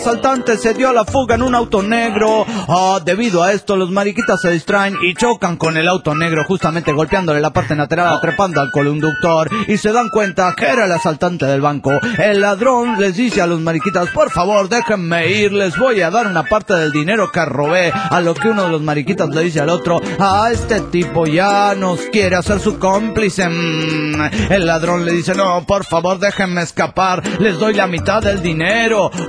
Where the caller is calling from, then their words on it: Tuxtla Gutiérrez, Chiapas, Mexico; de Tuxtla Gutiérrez, Chiapas, México.